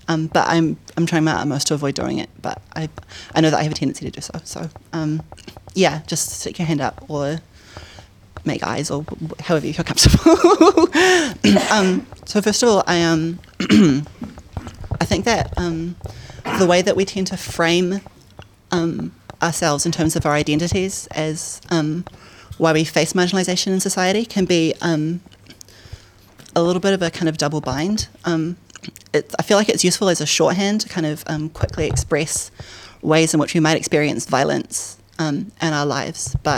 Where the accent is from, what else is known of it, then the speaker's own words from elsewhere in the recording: Auckland, New Zealand; So obviously my whakapapa are all from Northland, but I grew up in Auckland for my whole life.